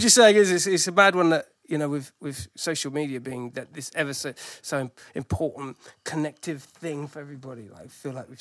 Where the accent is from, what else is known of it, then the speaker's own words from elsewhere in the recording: Crawley, South East England, United Kingdom; I was from Crawley, and that was a very similar thing.